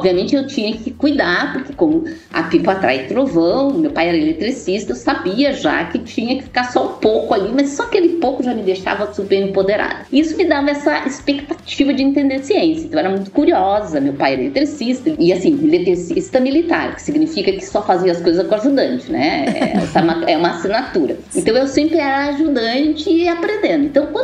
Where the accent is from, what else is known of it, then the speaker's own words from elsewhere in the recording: Rio Grande do Sul, Brazil; Quando eu tinha, assim, uns 10, 11 anos, eu morava, assim, numa região perto de Porto Alegre, eu sou do Rio Grande do Sul